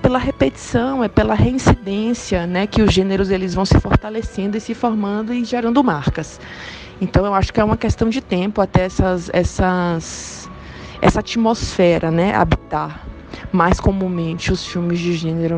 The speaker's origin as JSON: {"language": "Portuguese", "region": "Bahia", "country": "Brazil", "lives_now": "São Paulo, Brazil", "said": "Eu sou baiana, apesar de morar em São Paulo"}